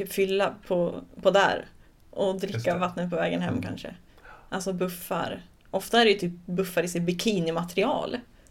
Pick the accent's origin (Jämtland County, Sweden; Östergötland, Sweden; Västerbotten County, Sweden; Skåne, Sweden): Östergötland, Sweden; Söderköping; Jag kommer från Söderköping.